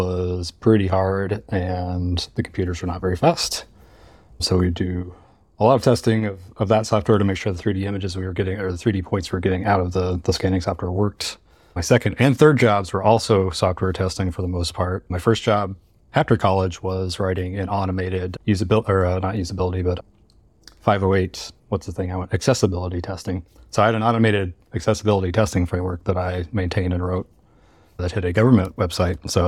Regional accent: Kentucky, United States; I come from Kentucky

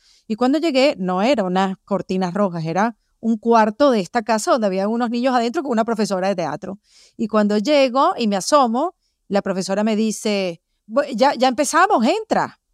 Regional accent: Venezuela; Acuérdate que yo soy de Venezuela.

